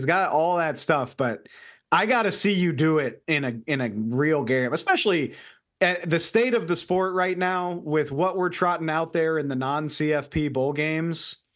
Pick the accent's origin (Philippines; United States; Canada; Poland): United States; New Orleans, Louisiana; Oh, I mean, I'm from New Orleans, Louisiana.